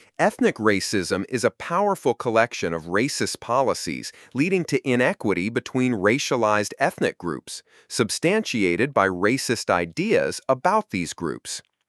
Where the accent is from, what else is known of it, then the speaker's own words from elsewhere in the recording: Queens, New York, United States; now in Virginia, United States; When I moved from Queens to Virginia, I initially looked down on Southern Black culture, judging their go-go music, fashion, and speech patterns against my Queens standards.